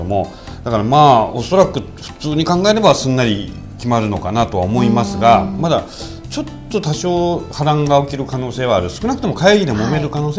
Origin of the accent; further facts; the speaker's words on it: Fukuoka, Japan; やっぱり私地元が福岡なんで、昔野球のチームがなくなった経験があるんですね。